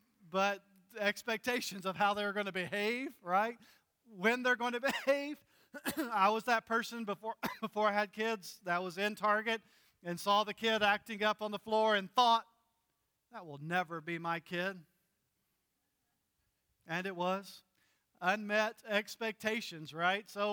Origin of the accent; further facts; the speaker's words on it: North Carolina, United States; As a matter of fact, I grew up in North Carolina, so I'm a big college basketball fan.